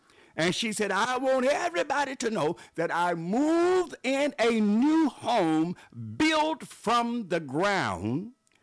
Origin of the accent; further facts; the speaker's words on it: Memphis, Tennessee, United States; I think about Missionary Davis from my hometown there in Memphis, Tennessee.